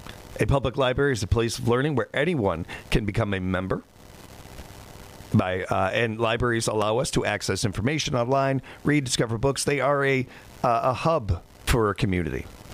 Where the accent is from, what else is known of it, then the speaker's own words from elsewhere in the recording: United States; born there; I am dang lucky I was born in America.